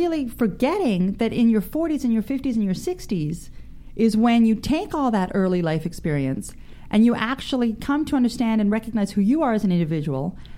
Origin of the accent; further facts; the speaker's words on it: Calgary, Alberta, Canada; now in Los Angeles, United States; so I'm originally from Canada. And I grew up in Canada, in Calgary.